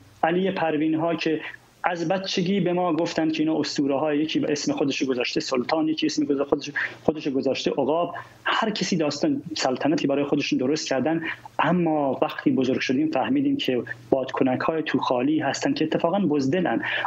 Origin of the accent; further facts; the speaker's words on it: Kurdistan, Iran; آقای دایی، من اهل کردستانم.